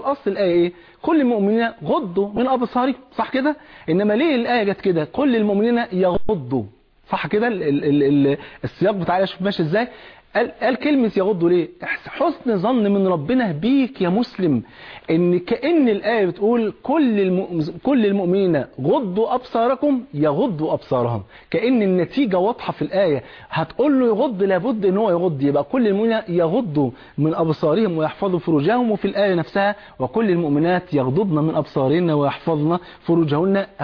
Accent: Egypt; وانت عارف الفول عندنا في مصر فرض عين.

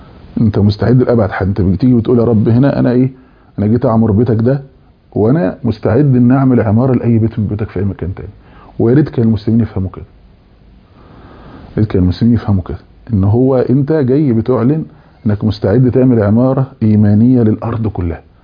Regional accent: Egypt; انا في رايي مثلا يعني احنا عندنا في مصر العربيه

